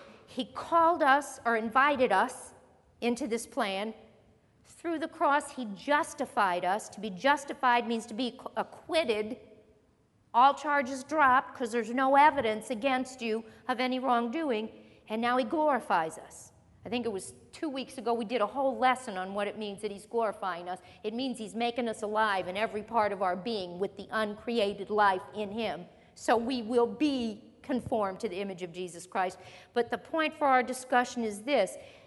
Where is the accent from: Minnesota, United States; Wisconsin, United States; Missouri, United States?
Missouri, United States; I mean, we're from Missouri. You got to show us. It's the show me state.